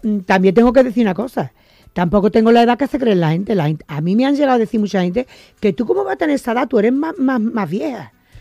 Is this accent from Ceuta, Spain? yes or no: no; Colina, Andalusia, Spain; born there; No, bueno, yo nací en Colina.